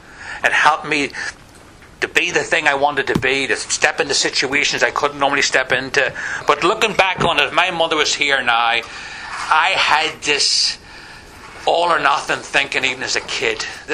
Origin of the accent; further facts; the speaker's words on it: Northern Ireland, United Kingdom; I was growing up in Northern Ireland at the height of the troubles, a working class Catholic from the wrong side of the tracks, you know, in the 70s and 80s.